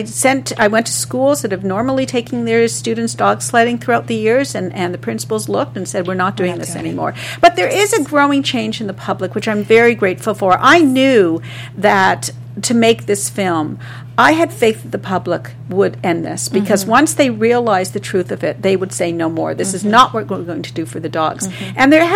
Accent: Canada; I felt, as a Canadian, that we were far more progressive.

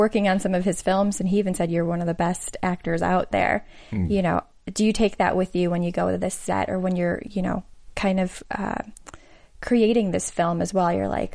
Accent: United States; you know, as an American, that I should know going into there?

